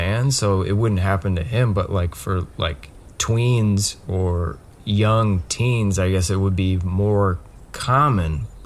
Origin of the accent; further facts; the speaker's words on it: Colorado, United States; No. I grew up in Colorado